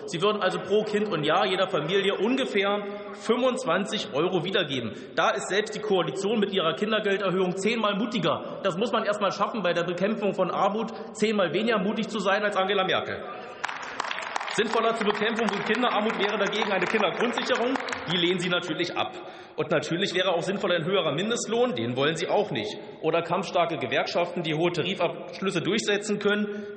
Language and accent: German; Potsdam, Brandenburg, Germany; Oder fragen Sie zum Beispiel in meiner Heimatstadt Potsdam nach